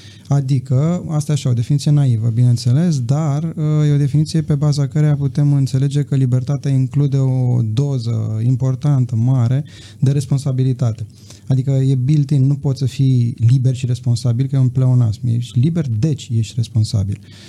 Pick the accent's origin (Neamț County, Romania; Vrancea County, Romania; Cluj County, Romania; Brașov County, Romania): Vrancea County, Romania; Focșani; now in Bucharest, Romania; din constrângerile unui oraș foarte mic și plat, care este orașul Focșani